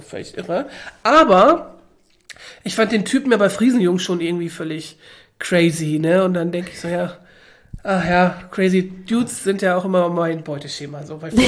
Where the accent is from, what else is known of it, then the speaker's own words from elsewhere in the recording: Germany; was ja für mich als Deutsche so unverständlich ist